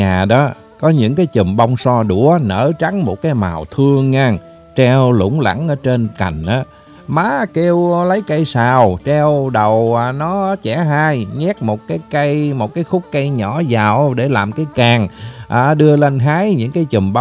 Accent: Mekong Delta, Vietnam; Miền Tây quê mình đường thủy nối liền từ tỉnh về đến quận, xã rồi lan tỏ ra các ấp nhang.

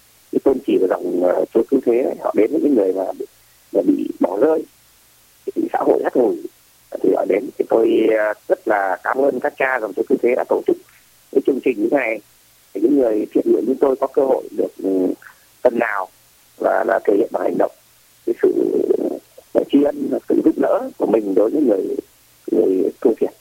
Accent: Hanoi, Vietnam; now in Ho Chi Minh City, Vietnam; Tôi từ Hà Nội ra đây từ năm 90 ạ.

